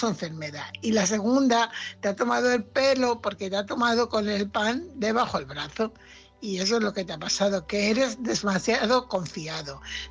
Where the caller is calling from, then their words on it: Fuenlabrada, Community of Madrid, Spain; corresponsal de Fuenlabrada.